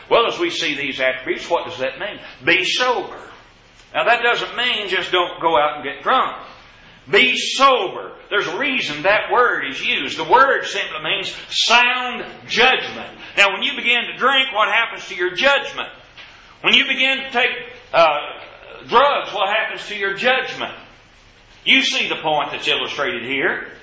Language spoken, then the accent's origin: English; Kentucky, United States; On two separate occasions on our farm, when I was growing up in Kentucky, we had an episode that I believe demonstrated natural affection.